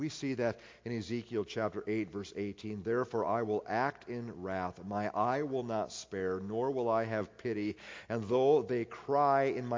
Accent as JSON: {"language": "English", "region": "Iowa", "country": "United States", "tie": "born or raised there", "said": "I remember as a child in my hometown in Northwest Iowa"}